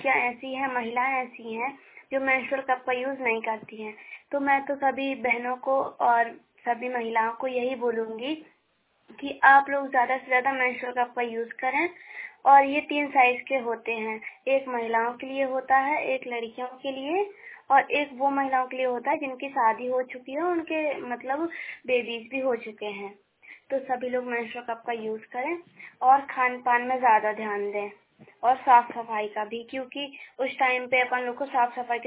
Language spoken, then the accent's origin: Hindi; Panna, Madhya Pradesh, India; और मैं पुराने पन्ना गांव से हूँ और पन्ना जिले से।